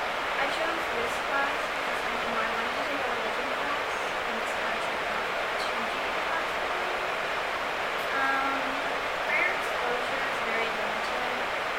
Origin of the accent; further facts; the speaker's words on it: South Carolina, United States; I'm from Greater South Carolina.